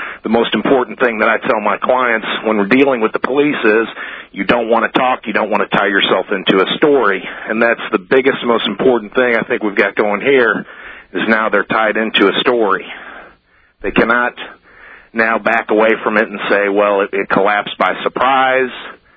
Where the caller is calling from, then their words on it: Kansas City, Missouri, United States; I'm calling from Kansas City.